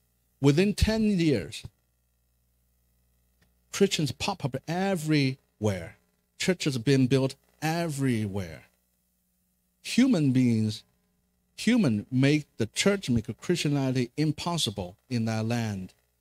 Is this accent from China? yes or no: yes; China; I was raised in China. I was brainwashed to hate all the religions.